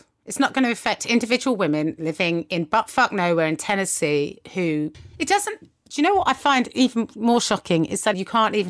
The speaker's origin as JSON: {"language": "English", "country": "United Kingdom", "said": "I say this as a British person"}